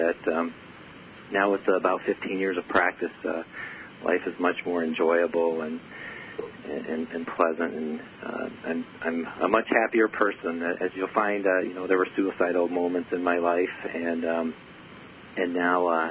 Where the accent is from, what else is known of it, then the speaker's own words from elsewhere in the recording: Midwest, United States; I grew up in the Midwest, and my father was self-employed, so I knew all about hard work and efforting through life.